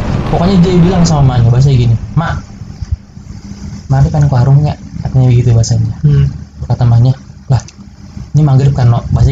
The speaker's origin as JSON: {"language": "Indonesian", "town": "Pondok Pucung", "region": "Banten", "country": "Indonesia", "tie": "born or raised there", "said": "Kampung gua itu namanya Pondok Pucung."}